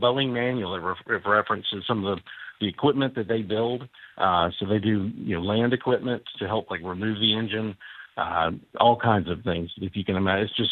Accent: the Carolinas, United States; you know, I'm from the Carolinas, I found it to be the same way.

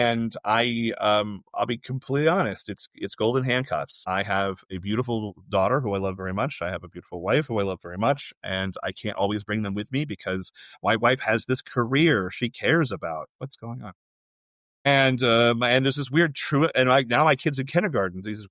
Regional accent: Orlando, Florida, United States; now in Los Angeles, United States; I grew up in Orlando and now I live in Los Angeles.

